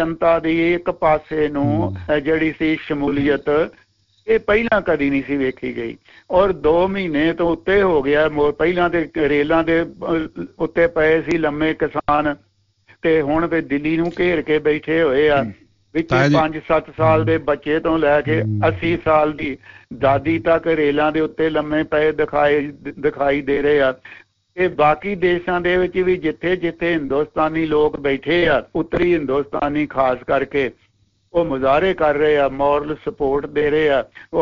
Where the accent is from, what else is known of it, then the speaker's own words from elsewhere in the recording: Punjab, India; now in Sydney, Australia; ਮੈਂ ਅੰਮ੍ਰਿਤਸਰ ਜ਼ਿਲ੍ਹੇ ਦਾ ਰਹਿਣ ਵਾਲਾ ਔਰ ਰਾਜਸਥਾਨ 'ਚ ਜਾ ਰਿਹਾ